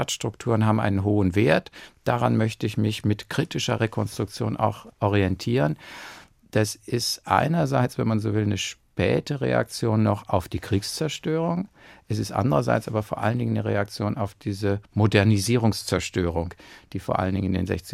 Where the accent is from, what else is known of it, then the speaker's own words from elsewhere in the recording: Darmstadt, Hesse, Germany; während der Abiturszeit in Darmstadt, wo ich aufgewachsen bin